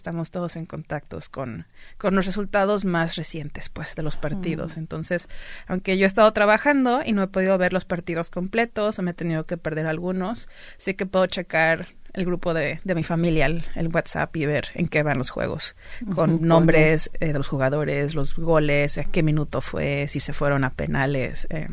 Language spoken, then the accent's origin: Spanish; Mexico; moved away as an adult; now in United States; yo nací y crecí en México, hasta que los 19 años fue que me mudé a los Estados Unidos.